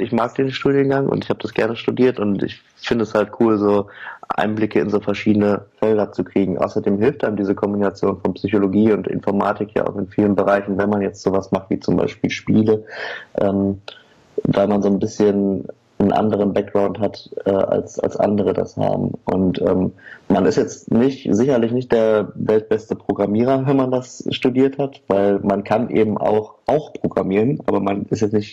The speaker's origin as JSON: {"language": "German", "town": "Oer-Erkenschwick", "region": "North Rhine-Westphalia", "country": "Germany", "said": "Wir kommen nämlich alle aus Oer-Erkenschwick. Das ist eine kleine Stadt am Rande des nördlichen Ruhrgebiets."}